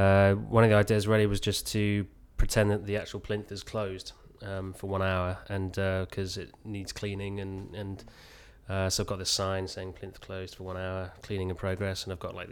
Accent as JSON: {"language": "English", "town": "Oxford", "region": "South East England", "country": "United Kingdom", "tie": "born or raised there", "said": "I grew up in Oxford. I was born in Oxford. Grew up in Oxford and still, for some unknown reason, still there."}